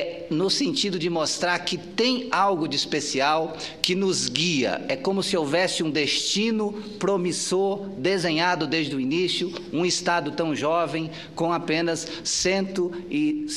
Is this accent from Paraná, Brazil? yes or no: yes; Paraná, Brazil; born there; now in Acre, Brazil; hoje eu tenho a honra de ter duas naturalidades. Sou paranaense de nascimento, mas sou acriano não só de coração, mas de documento também, porque hoje sou documentadamente acriano.